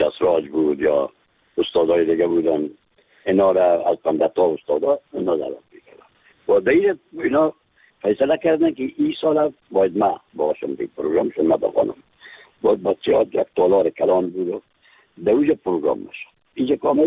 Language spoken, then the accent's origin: Persian; Afghanistan; از افغانستان هستیم